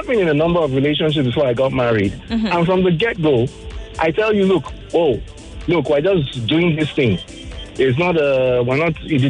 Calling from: Ikorodu, Lagos, Nigeria; I'm calling from Ikorodu. First time caller.

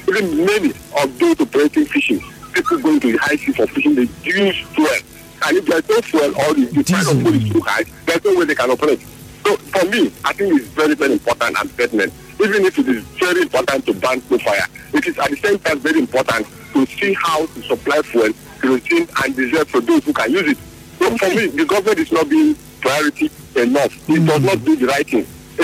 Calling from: Maryland, United States; calling from Maryland.

